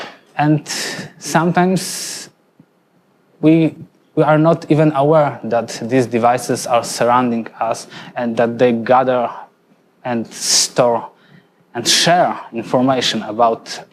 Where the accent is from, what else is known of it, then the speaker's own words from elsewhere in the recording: Poland; now in Switzerland; I come from Poland, but currently I'm based in Switzerland.